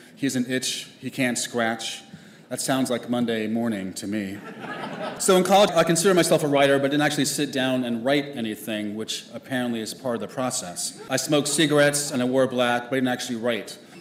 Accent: Manhattan, New York, United States; I was born and raised in Manhattan. I was a bit of a shut-in.

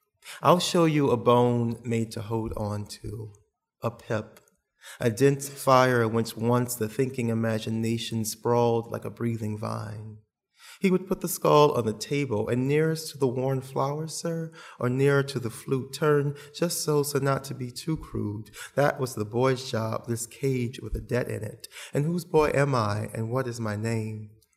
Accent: New Orleans, Louisiana, United States; I grew up in New Orleans, which is a severely Catholic town. Particularly a large population of Black Catholics, as I was raised.

